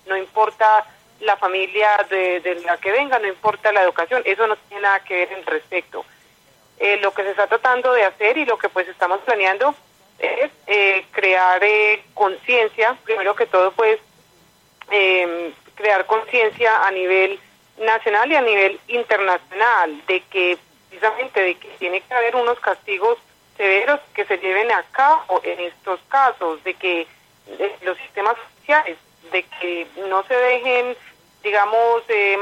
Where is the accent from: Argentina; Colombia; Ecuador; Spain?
Colombia; para que nuestra voz como ciudadanos colombianos que somos